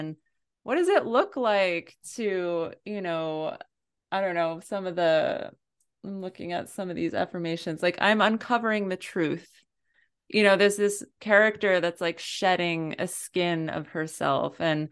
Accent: New England, United States; because I grew up in New England.

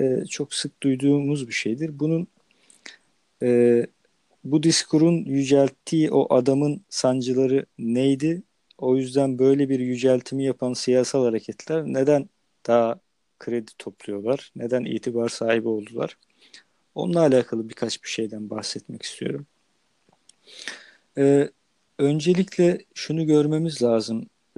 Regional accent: İzmit, Kocaeli, Turkey; Örneğin ben İzmitliyim.

